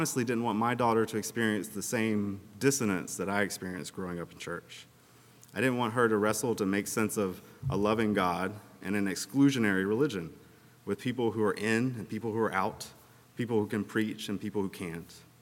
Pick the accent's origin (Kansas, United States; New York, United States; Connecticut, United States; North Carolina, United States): North Carolina, United States; Greenville; I grew up outside of Greenville, North Carolina, where my family had been deeply involved in the Pentecostal movement since its early beginnings.